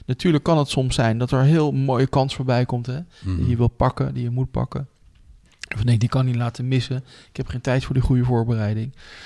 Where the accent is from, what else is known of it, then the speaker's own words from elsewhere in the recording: Netherlands; Waarbij ik dan vooral als Nederlander op de achtergrond ben gebleven.